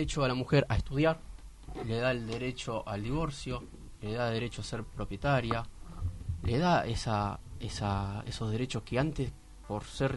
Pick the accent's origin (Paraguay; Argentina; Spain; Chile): Argentina; Berisso, Buenos Aires Province; me crié en Berisso, soy bericense.